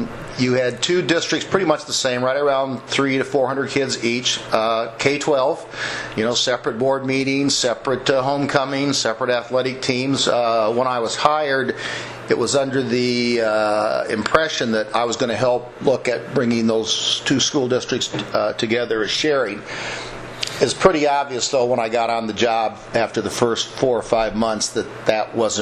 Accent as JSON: {"language": "English", "town": "Rowley", "region": "Iowa", "country": "United States", "tie": "born or raised there", "said": "I grew up in the Independence area, a little town called Rowley. Went to Independence St. John's, and at that time graduated in 68 from high school"}